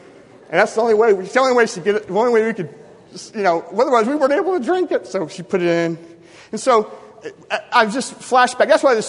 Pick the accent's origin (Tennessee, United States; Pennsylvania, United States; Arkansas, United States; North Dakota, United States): Tennessee, United States; also born or lived in Iowa; In first grade, I moved from Iowa to Tennessee with my dad and mom. And so we'd make an annual trek to relatives every summer and go to Iowa.